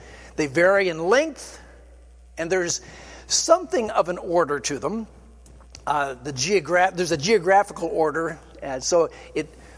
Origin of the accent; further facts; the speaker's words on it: Texas, United States; Sometimes, and I'll say this as a Texan, Texans need to be put in our places.